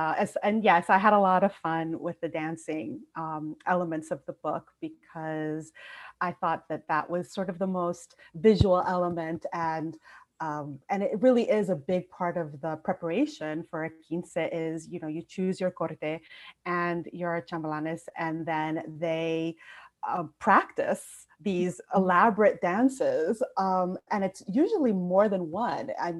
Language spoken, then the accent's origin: English; New Jersey, United States; now in Minneapolis, United States; Currently, I live in Minneapolis, where it is freezing right now, but I grew up outside of New York City in New Jersey